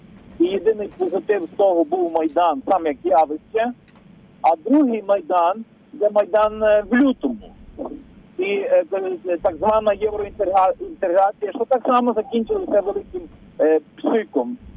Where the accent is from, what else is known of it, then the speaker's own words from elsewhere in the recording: Lviv, Lviv Oblast, Ukraine; зі Львова.